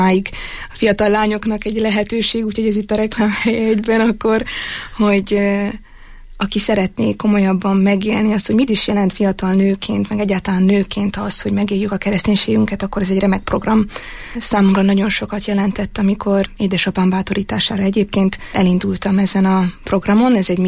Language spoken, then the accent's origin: Hungarian; Budapest, Hungary; born there; now in Eger, Hungary; most már 3. évet kezdem meg itt Egerben. Alapvetően budapesti születésű vagyok